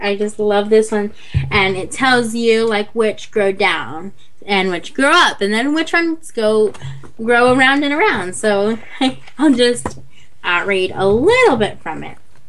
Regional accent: New Orleans, Louisiana, United States; since I'm from New Orleans

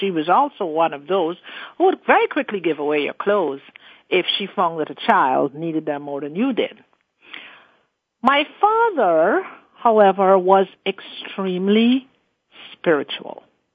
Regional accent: Guyana; born there; I was born in Guyana, South America

